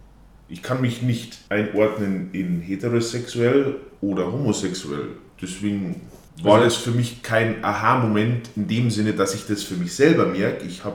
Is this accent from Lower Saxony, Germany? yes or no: no; Bavaria, Germany; Ich bin Ende 20, komme aus der Dachauer Gegend, bin eigentlich ländlich aufgewachsen